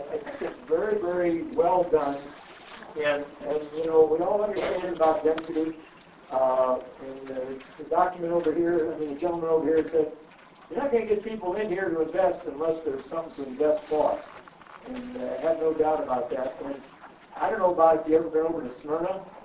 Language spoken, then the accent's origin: English; Ireland; Well, I don't know about the rest of you, but I'm an Irishman.